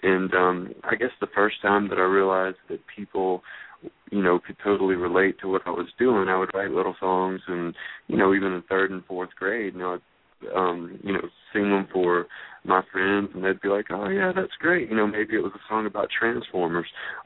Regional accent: Birmingham, Alabama, United States; I'm from Birmingham, Alabama, by the way, so I flew from Birmingham to L.A.

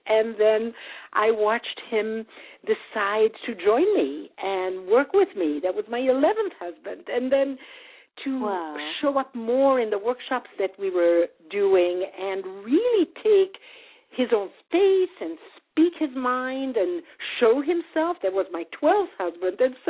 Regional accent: Belgium; I grew up in Belgium

